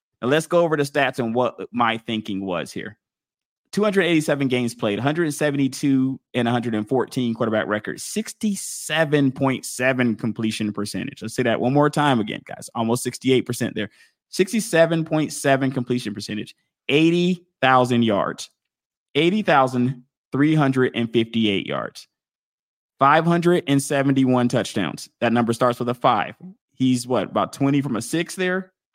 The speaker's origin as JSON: {"language": "English", "town": "Atlanta", "region": "Georgia", "country": "United States", "said": "we are from Atlanta and we love Michael Vick"}